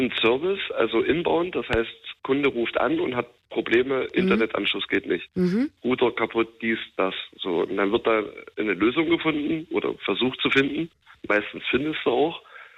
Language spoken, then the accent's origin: German; Brandenburg, Germany; Ich kann gut sechsen als Brandenburger eigentlich mittlerweile, ne?